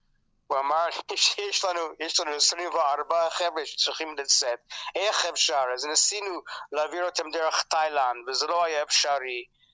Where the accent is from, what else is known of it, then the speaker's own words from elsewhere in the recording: Toronto, Ontario, Canada; first language English; Hebrew is a second language; moved away as an adult; also born or lived in France; now in Israel; אני קנדי אנגלי מטורונטו. שפת האם שלי זה אנגלית, וכל ימי חיי דיברתי רק אנגלית ואחר כך עברית. לא, אני גרתי בצרפת 16 שנה. ובזכות השנים האלה אני מדבר צרפתית.